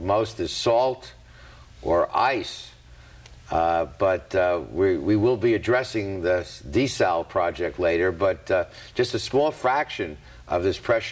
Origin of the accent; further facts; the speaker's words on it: New York, United States; I grew up in New York, and you turn on the faucet, you have water.